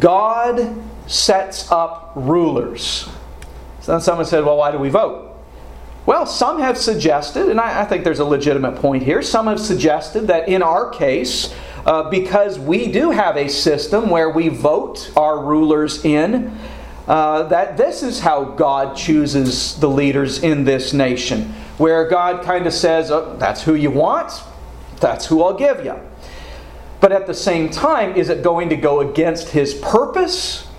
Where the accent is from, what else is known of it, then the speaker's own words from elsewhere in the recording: Canada; now in United States; But I am very patriotic with my home country of Canada.